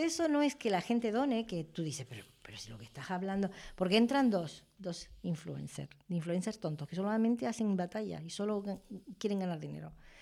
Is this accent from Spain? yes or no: yes; Spain; Sabe que soy española.